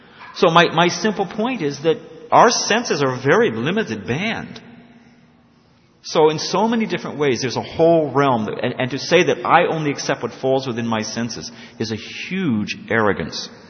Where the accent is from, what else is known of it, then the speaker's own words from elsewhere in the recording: Missouri, United States; I'm from Missouri, you got to show me.